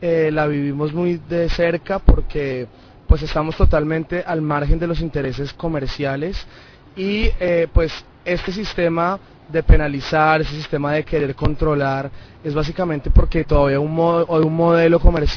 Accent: Bogotá, Colombia; queremos demostrar que somos músicos bogotanos

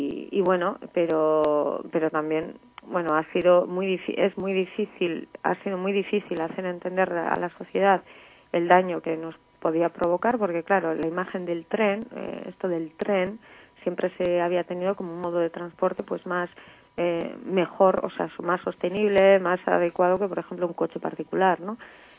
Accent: Portugalete, Basque Country, Spain; born there; also born or lived in Barakaldo; Yo en realidad nací en Portugalete, pero he vivido en Baracaldo

